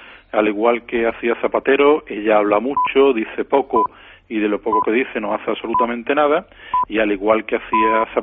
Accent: Andalusia, Spain; A mí, como andaluz

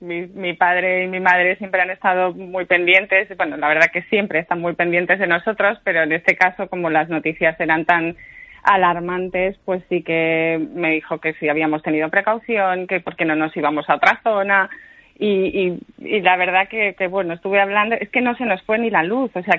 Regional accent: Villalba, Community of Madrid, Spain; moved away; Soy de Madrid, de un pueblo de la Comunidad de Madrid, de Villalba, y deseando volver a España todos los días.

